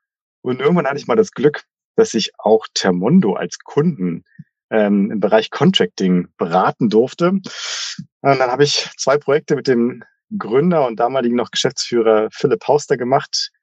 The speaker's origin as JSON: {"language": "German", "town": "Potsdam", "region": "Brandenburg", "country": "Germany", "tie": "born or raised there", "also_born_or_lived": "Berlin / Frankfurt", "said": "Ich bin gebürtiger Potsdamer, habe dann während des Studiums lange in Berlin gelebt, auch in anderen Städten, in Frankfurt war ich lange mal, also Frankfurt am Main. Bin jetzt aber wieder nach Potsdam zurückgezogen"}